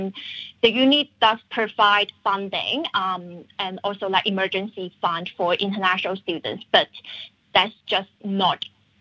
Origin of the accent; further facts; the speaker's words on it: Macau; English is a second language; now in Australia; I'm from Macau, and when I flew back to Australia to continue my study in January